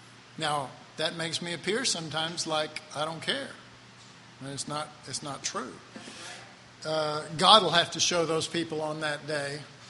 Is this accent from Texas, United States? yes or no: yes; Dallas, Texas, United States; Well, I'm from Oak Cliff.